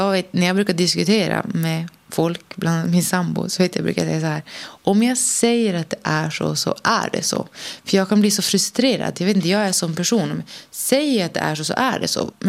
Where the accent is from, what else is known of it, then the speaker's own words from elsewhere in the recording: Norrland, Sweden; accent: Norrland; now in Klippan, Sweden; Jag kommer alltid vara en norrlänning.